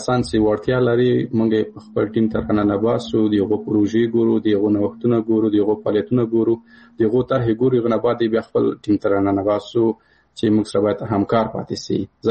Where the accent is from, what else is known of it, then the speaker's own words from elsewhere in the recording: Paktia, Afghanistan; زه د کابل د پکتیا یم